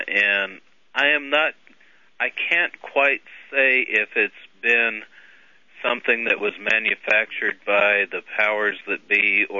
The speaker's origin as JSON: {"language": "English", "town": "Albuquerque", "region": "New Mexico", "country": "United States", "tie": "born there", "said": "I was born in Albuquerque, and my grandfather worked at the Air Force base there."}